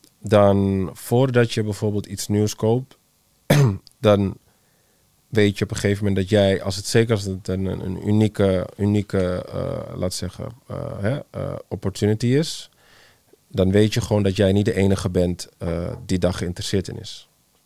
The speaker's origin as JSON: {"language": "Dutch", "country": "Netherlands", "said": "Ik denk, althans zover ik me kan heugen, zijn we als Nederlanders altijd zo geweest."}